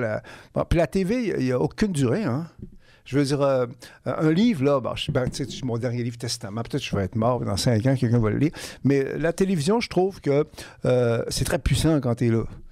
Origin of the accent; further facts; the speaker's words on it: Saguenay, Quebec, Canada; now in Montreal, Canada; je viens de Saguenay, j'ai étudié à Laval. C'est ça, je suis resté 25 ans à Québec, une ville que j'adore. Puis là, je suis à Montréal.